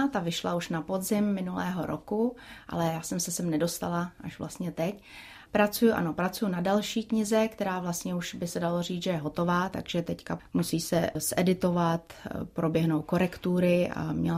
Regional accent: United States; ten nás vždycky všude prozradí, že jsme z Ameriky

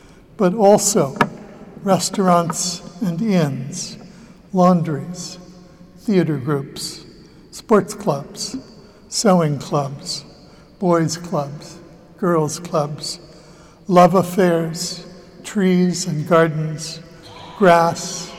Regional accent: Nagasaki, Japan; This is my hometown, you know. I grew up here. Seems a long time ago now, but the square doesn't really look that different.

